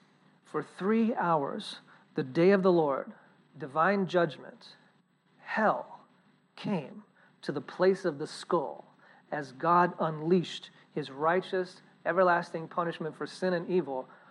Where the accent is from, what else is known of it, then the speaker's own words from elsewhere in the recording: Virginia, United States; I grew up in Virginia, so we have Luray Caverns up in the mountains of Virginia.